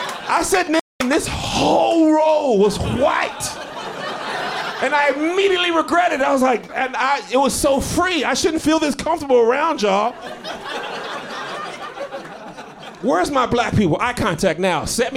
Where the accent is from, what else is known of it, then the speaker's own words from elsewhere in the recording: Texas, United States; I'm from Texas and like, we really take unhealthy food to the max.